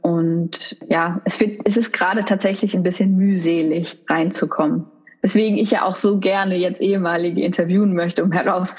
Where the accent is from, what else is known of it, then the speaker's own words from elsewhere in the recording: Essen, North Rhine-Westphalia, Germany; Das ist ein Pflege- und Seniorenheim in Essen, im Ruhrgebiet, wo ich herkomme